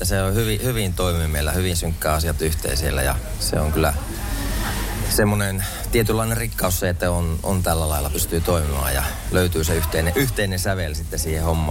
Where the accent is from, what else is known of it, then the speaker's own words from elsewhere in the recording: Simo, Lapland, Finland; niin siinä tulee semmoinen kyltti, että Simo, ja sitten kun lähdetään Ranualle päin, niin 10 kilsaa. Mun kotipaikka on siellä.